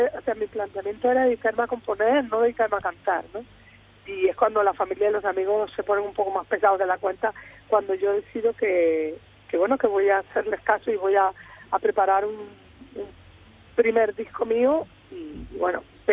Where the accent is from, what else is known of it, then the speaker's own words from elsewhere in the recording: Canary Islands, Spain; moved away; cuando yo me fui de mi tierra, yo soy de una isla muy chiquita, yo soy de una isla que se llama Lanzarote, que está en las Islas Canarias.